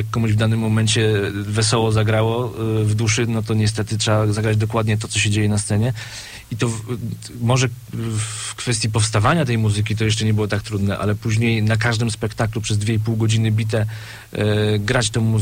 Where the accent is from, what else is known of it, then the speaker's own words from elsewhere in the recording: Zielona Góra, Lubusz Voivodeship, Poland; jesteśmy z Zielonej Góry i okolic